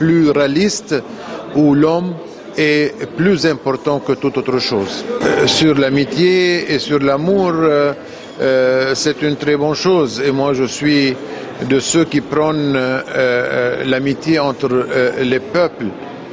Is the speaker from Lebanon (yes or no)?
yes; Lebanon; ce qui s'est passé au Yémen et même en Égypte et avant chez nous au Liban